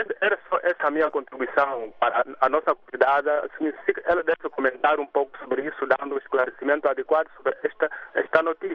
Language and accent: Portuguese; Angola; nós, como angolanos